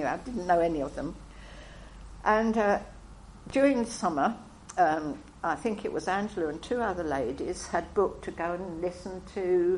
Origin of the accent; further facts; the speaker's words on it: United Kingdom; I'm a woman. I'm British. I'm old. And I'm white.